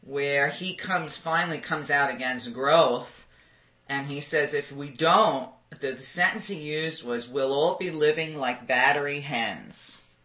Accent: New York, United States; You know, originally I'm from New York, and I thought about all those projects.

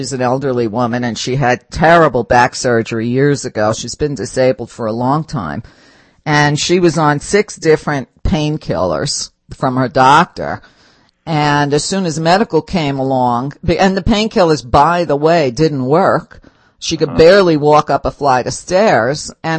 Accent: New York, United States; now in Arizona, United States; But I had no idea what I was walking into from New York.

